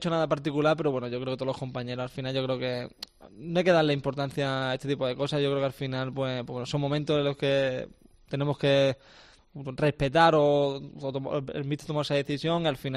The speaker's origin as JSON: {"language": "Spanish", "town": "Málaga", "region": "Andalusia", "country": "Spain", "said": "Que yo creo que al final soy malagueño y eso es indiscutible"}